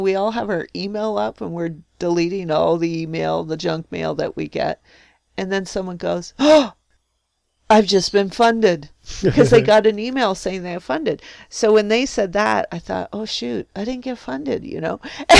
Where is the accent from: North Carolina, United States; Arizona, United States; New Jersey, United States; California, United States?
North Carolina, United States; So we get on there, and so you say, hello, and … I'm from North Carolina.